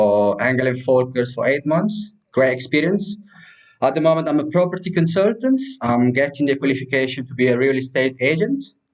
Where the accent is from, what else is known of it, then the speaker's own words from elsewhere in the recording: Marche, Italy; I'm 32 years old. I come from Italy, and I come from a region which is called Le Marche, and exactly from, I work in Civitanova Marche, but I live in Porto San Giorgio